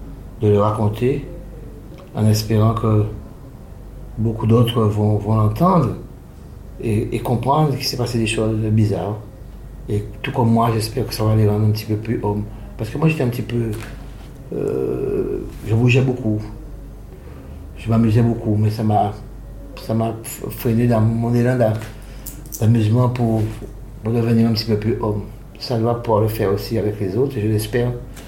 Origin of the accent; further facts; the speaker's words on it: Guadeloupe, France; Je dis que ça m'a rendu très fier de Guadeloupe. Je suis de Guadeloupe.